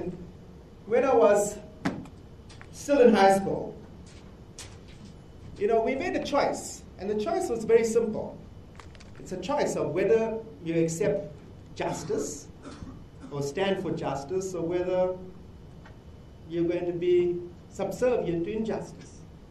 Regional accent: South Africa; But I'm South African.

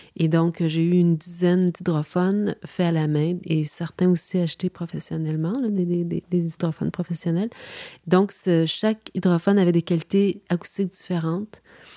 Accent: Montreal, Quebec, Canada; born there; Moi, je suis née à Montréal. Mon père est né en Gaspésie et il est né près de Percé.

